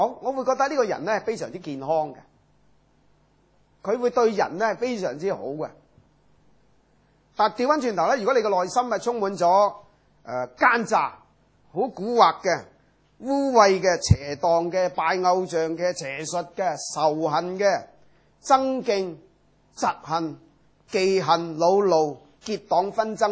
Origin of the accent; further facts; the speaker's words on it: Hong Kong; 因为我哋香港人呢可能呢即係住嘅地方呢即係住惯咗白鸽笼。